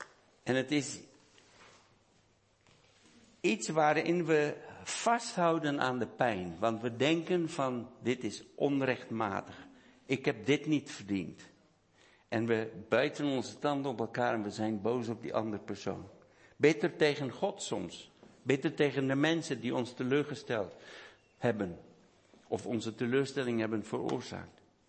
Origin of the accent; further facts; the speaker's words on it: South Africa; ik ben een verrader dat ik uit Zuid-Afrika ben gekomen